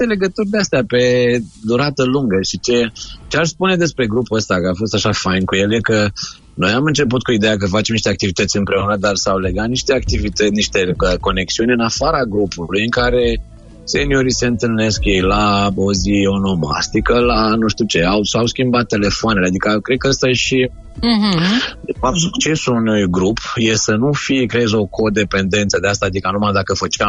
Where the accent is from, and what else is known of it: Romania